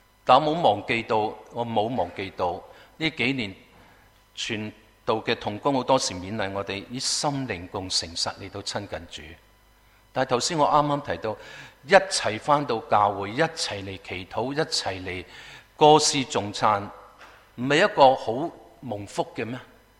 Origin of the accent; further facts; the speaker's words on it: Guangdong, China; 或者我们广东人叫拜年